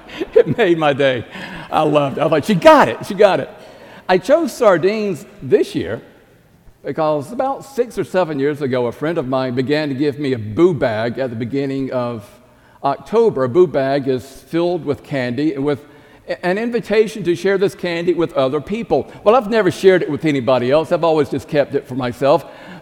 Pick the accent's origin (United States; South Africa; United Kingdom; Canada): United States; Ninety Six, South Carolina; Due West is about 30 minutes away from my hometown of 96, and when I was growing up, I heard about Dr. Leith.